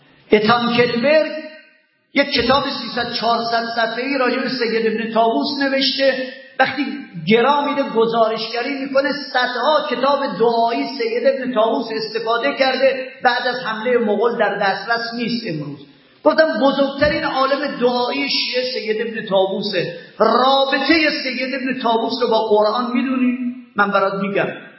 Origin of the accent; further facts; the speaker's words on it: Iran; من طلبه هستم، از ایران آمدم